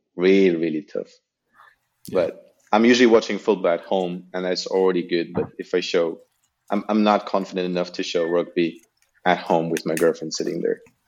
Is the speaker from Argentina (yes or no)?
no; Germany; English is a second language; I'm German, born and raised in Germany.